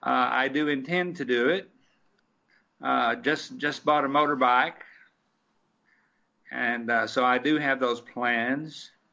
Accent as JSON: {"language": "English", "town": "Knoxville", "region": "Tennessee", "country": "United States", "tie": "born or raised there", "said": "You may be able to detect in my accent that I'm an old Knoxville boy."}